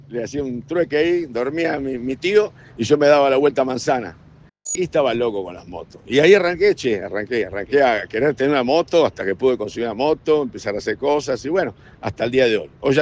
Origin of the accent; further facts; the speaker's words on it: Buenos Aires, Argentina; now in Perico, Argentina; yo vengo de Buenos Aires y me instalo aquí en Perico.